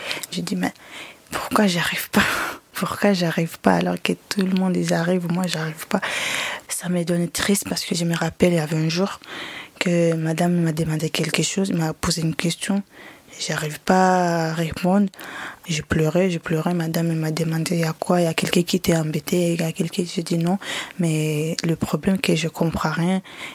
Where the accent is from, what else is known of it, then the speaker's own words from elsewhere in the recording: Comoros; now in France; j'ai 17 ans et je suis en classe de 3e. Et je viens des Comores. Quand je suis arrivée en France, en 2016